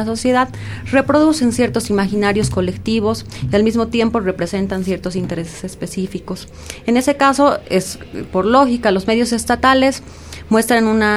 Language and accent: Spanish; Ecuador; en lo que respecta a mi opinión sobre mi país, que es Ecuador, puedo decir que en los medios en mi país tienen una cierta particularidad